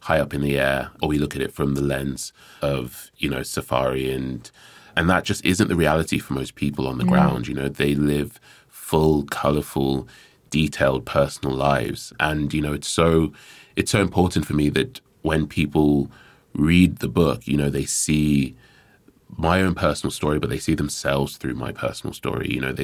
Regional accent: Nigeria; being Nigerian for me, that connects me to my roots. It's who I am. It's who my family are.

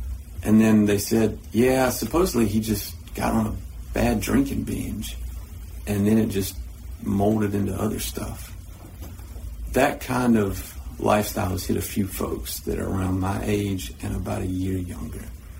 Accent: United States; I grew up in Erwin County since the second grade.

